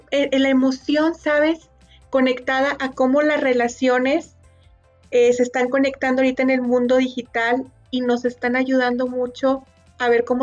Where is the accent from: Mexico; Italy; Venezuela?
Mexico; Monterrey, Nuevo León; yo soy orgullosa regiomontana de Monterrey, Nuevo León, México.